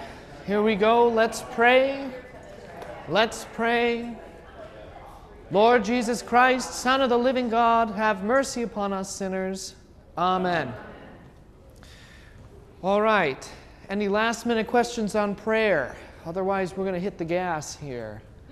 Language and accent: English; Wisconsin, United States; I'm from Wisconsin.